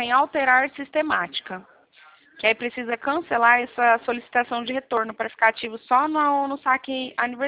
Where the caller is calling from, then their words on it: Presidente Prudente, São Paulo, Brazil; Aqui de Prudente, Presidente Prudente.